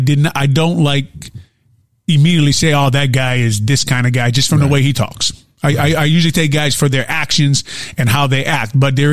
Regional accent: Hawaii, United States; I've heard things about being a Hawaiian my whole time I played in the NFL, right?

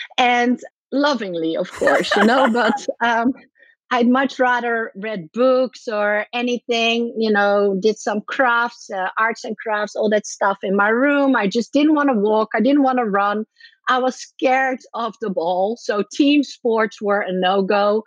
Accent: Netherlands; now in Ireland; So back in the day, I'm from the Netherlands. I moved to Ireland

